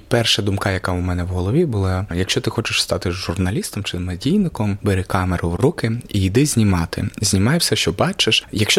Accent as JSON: {"language": "Ukrainian", "town": "Mariupol", "region": "Donetsk Oblast", "country": "Ukraine", "tie": "born there", "said": "Я народився у Маріуполі і з самого дитинства грав у театрі."}